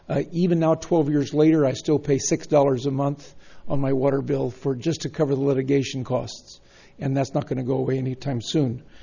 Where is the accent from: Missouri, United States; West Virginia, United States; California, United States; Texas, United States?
California, United States; Nipomo; I come from Napomo.